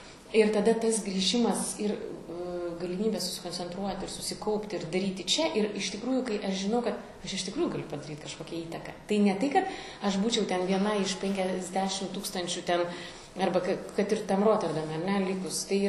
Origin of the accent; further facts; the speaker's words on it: Klaipėda, Klaipėda County, Lithuania; Jo, tai pradėkime nuo to, kad taip, tai yra mano gimtasis miestas.